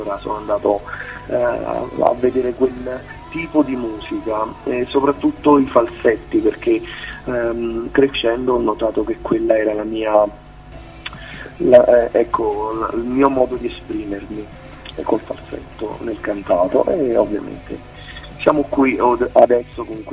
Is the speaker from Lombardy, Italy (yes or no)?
no; Campania, Italy; perché io vengo dalla Campania, da Sannio